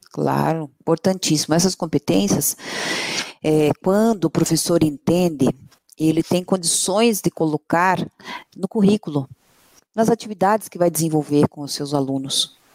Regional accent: Curitiba, Paraná, Brazil; Eu sou curitibana, então paranaense nata.

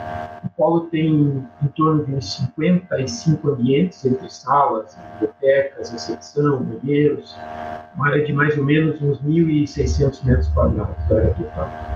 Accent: Curitiba, Paraná, Brazil; Eu sou de Curitiba mesmo, nasci aqui, fiquei muito pouco tempo fora trabalhando, acredito que se somar os períodos que eu fiquei fora de Curitiba, não deve ultrapassar um ano, então basicamente vivi aqui a minha vida toda

